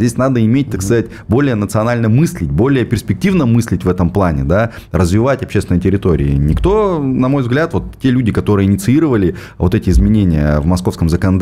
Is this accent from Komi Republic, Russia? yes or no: yes; Komi Republic, Russia; Я из Республики Коми, соответственно, вот обратите внимание